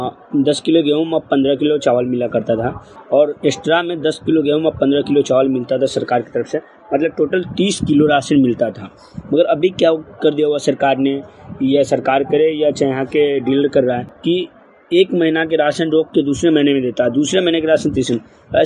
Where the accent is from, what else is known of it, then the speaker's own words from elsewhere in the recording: Bihar, India; बिहार से।